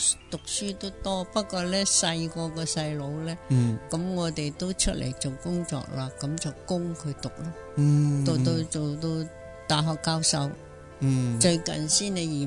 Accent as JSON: {"language": "Cantonese", "town": "Foshan", "region": "Guangdong", "country": "China", "tie": "born or raised there", "also_born_or_lived": "Hong Kong", "said": "咁后屘我哋搬翻去香港，就喺生活咗十几年咧，又翻去佛山村区，我哋乡下佛山村区"}